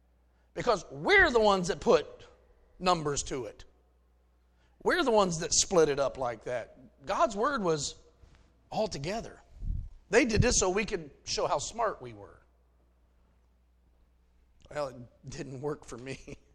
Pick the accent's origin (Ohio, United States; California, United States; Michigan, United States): Ohio, United States; And I had another one, especially when he found out I was from Ohio.